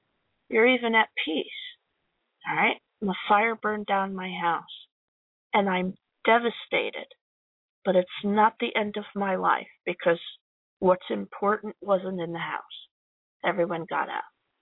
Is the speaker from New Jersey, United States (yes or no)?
yes; New Jersey, United States; I'm from the Jersey Shore, and I saw what Sandy did to my childhood home and every place that was dear to me. I loved it. I considered it my home and my childhood.